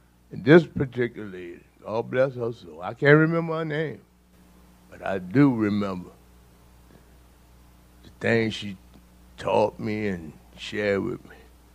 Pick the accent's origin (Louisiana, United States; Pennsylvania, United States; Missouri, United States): Louisiana, United States; New Orleans; I was born in New Orleans, Charity Hospital, 1954. In the Desire Project, over 21 years.